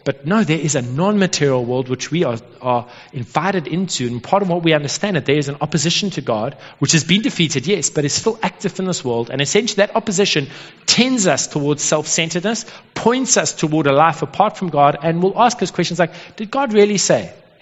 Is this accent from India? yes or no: no; South Africa; we're doing this full-time job of being a South African